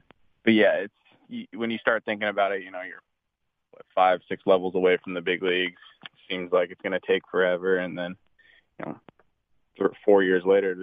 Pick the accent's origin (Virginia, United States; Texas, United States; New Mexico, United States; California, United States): California, United States; West Covina; Yeah, yeah, I'm more, I grew up in West Covina, and then, like you said, went to college in San Diego.